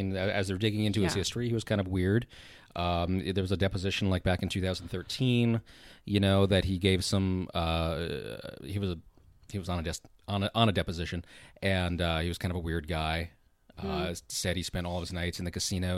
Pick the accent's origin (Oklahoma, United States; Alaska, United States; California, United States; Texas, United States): Oklahoma, United States; I was thinking about this the other day that, you know, when we were growing up in Oklahoma, we had tornado drills.